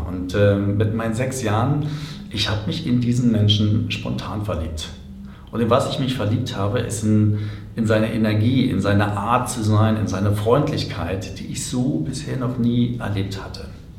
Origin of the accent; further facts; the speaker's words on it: Berlin, Germany; ich bin als Kind in Berlin groß geworden, 2 Kilometer von der Mauer entfernt.